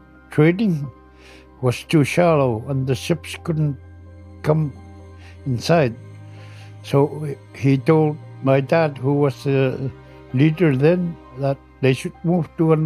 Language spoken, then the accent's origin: English; Puvirnituq, Quebec, Canada; I'm from Pavernatuk. I lived here all my life. I never moved.